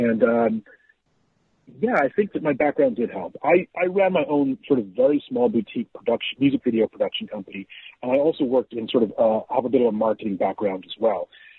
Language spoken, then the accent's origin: English; Zambia; Yeah, I grew up in Zambia, which is basically right along the equator in Africa. And I loved growing up there.